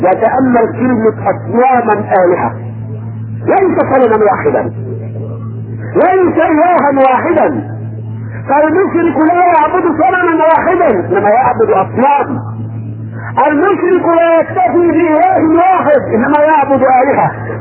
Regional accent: Egypt; عندنا في مصر وحدها ما لا يقل عن ألف قبر، ولكل قبر من يعبده

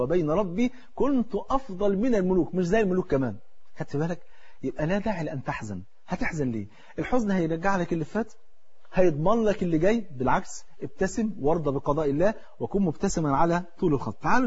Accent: Egypt; تعرف الفول عندنا في مصر فرض عين

